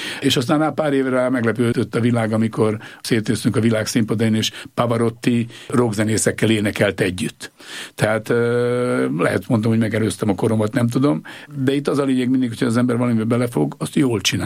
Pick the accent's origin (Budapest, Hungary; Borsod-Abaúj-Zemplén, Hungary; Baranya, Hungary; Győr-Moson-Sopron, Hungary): Borsod-Abaúj-Zemplén, Hungary; born there; Az pontosan azt jelenti, hogy születtem a Lenin-Kosztát művek lábánál 100 méterre a gyártól.